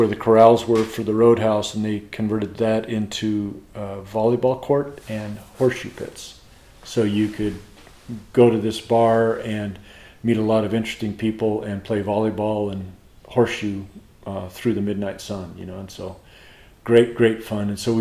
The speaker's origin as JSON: {"language": "English", "town": "Cortez", "region": "Colorado", "country": "United States", "tie": "born or raised there", "also_born_or_lived": "Utah", "said": "I was born on November 29th, 1952 in Cortez, Colorado. I spent most of my life in Colorado and Utah."}